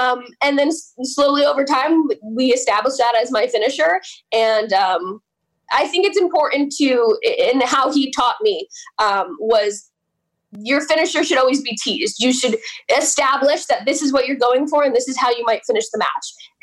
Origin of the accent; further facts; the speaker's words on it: Oak Ridge, New Jersey, United States; also born or lived in Jefferson Township; Yeah, so I'm announced from Hackettstown, but I'm actually from Oak Ridge, which makes up Jefferson Township. And Jefferson Township is Oak Ridge, Milton, one side, and then Route 15 cuts it in half, and then Lake Apacon is the other side of Jefferson. So that's actually where I'm from.